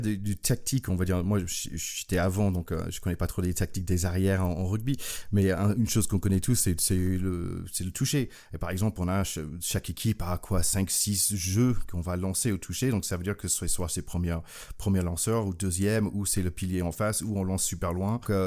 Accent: North Carolina, United States; parce que j'ai grandi à North Carolina.

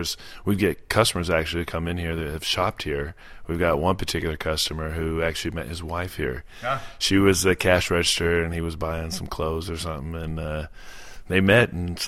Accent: Arkansas, United States; to see my hometown go to such disarray and impoverishment and different things like that, which once was a thriving city, once was an economic hub for Arkansas, is now is just kind of a laughing stock.

